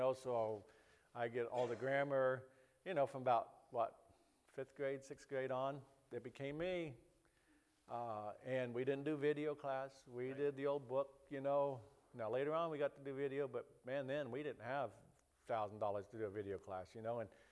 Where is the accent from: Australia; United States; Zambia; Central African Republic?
Central African Republic; Bria; our main church there where I was raised in Bria